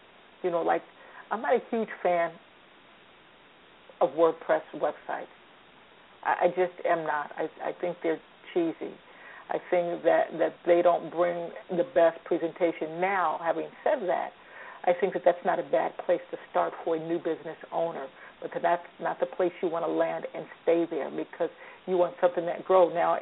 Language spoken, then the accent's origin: English; Illinois, United States; now in California, United States; I'm from the Midwest, so it's flatlands in Illinois, and California just gives you that beautiful, beautiful view.